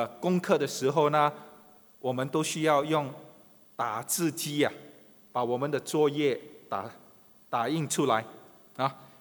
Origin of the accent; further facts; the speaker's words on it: Singapore; 那我们新加坡人呢，大多数都住在这个政府所谓政府主屋，你们都明白哈，都是高楼的。那我们的屋子都没有一个院子啊